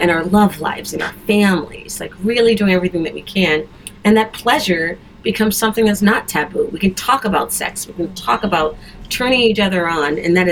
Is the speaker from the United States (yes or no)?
yes; Illinois, United States; also born or lived in Mississippi, United States; So I grew up in, I'm from Illinois, but like a lot of, especially Black people, great migration families, we have older relatives that came up from Mississippi. So I spent a huge chunk of my childhood in Mississippi.